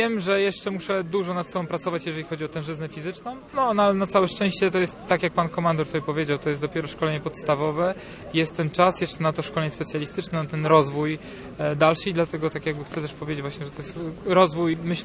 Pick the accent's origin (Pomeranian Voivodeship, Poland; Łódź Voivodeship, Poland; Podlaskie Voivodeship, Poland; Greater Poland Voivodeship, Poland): Pomeranian Voivodeship, Poland; Gdynia; Szeregowy … Mój tata jest Włochem, a mama Polką i mam podwójne obywatelstwo, więc i wychowałem się tutaj w Polsce. Urodziłem się w Gdyni, ale no nazwisko wiadomo, po tacie, także dlatego jest obce.